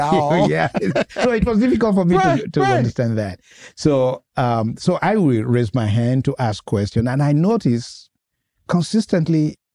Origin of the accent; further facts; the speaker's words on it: Nigeria; now in Memphis, United States; I'm a Nigerian.